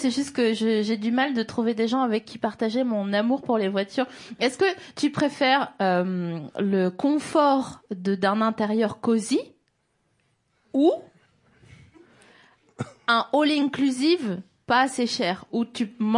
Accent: Grand Est, France; born there; dans les Vosges on dit, parce que je suis née dans les Vosges

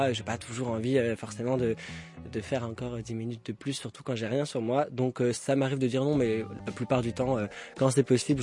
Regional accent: Paris, Île-de-France, France; now in Clisson, France; parce que je viens de Paris, ça fait 4 ans et demi, 5 ans que j'ai déménagé en Loire-Atlantique, à Clisson

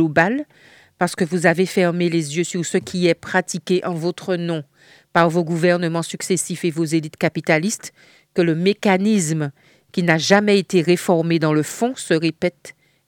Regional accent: Guadeloupe, France; en tant que mère de famille, en tant que cantillaise, en tant que Guadeloupéenne, Caraïbéenne, afro-descendante

